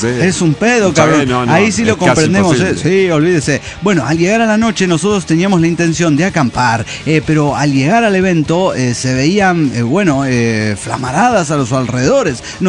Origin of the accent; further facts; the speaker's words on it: Veracruz, Mexico; Entiéndase, somos jarochos. Nos tocó ir a un evento a Cardel, que queda como a 2 horas de Veracruz.